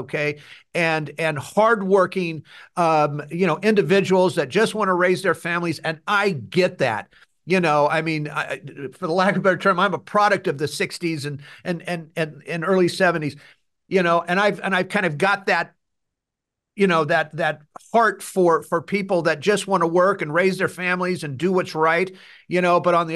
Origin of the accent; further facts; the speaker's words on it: California, United States; both of us born and raised in California. I mean, we live in, you know, in the San Joaquin Valley, man.